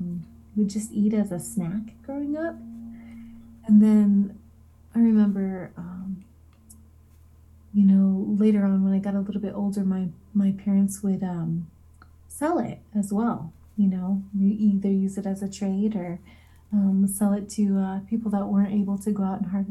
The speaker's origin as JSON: {"language": "English", "town": "Yakutat", "region": "Alaska", "country": "United States", "lives_now": "Sitka, United States", "said": "I am living in Sitka right now, home of the Tlingit, Tlingit Haani, and I am originally from Yakutat, and I am Tlingit Eagle Brown Bear."}